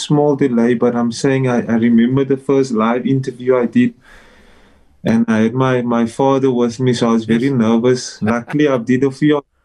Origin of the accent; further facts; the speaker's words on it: Cape Town, Western Cape, South Africa; Growing up in Cape Town, played for Collegians, Primroses, and then moved on to Bishops